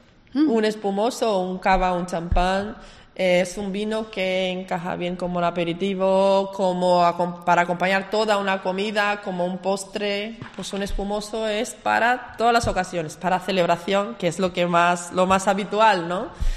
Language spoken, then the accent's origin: Spanish; Brazil; Y yo, como soy de Brasil, crecí mucho con esta cultura, ¿no?, de vinos argentinos.